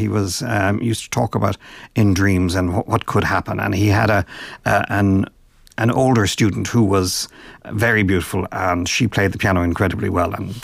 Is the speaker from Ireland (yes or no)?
yes; Dublin, Leinster, Ireland; It was a good place growing up in Dublin